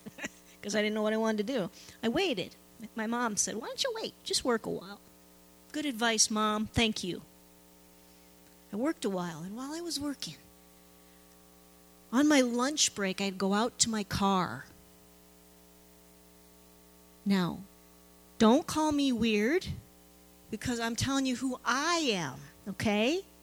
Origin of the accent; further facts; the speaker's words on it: Shannon, Illinois, United States; I was born and raised in Shannon, Illinois. It's a little bump in the road down here a ways. It's a metropolis of, I think it's down to 700 people.